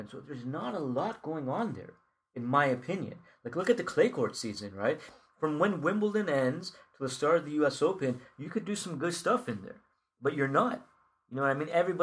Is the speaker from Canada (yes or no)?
yes; Canada; And I'm saying that as a Canadian. Right, I'm not even saying that as an American, right?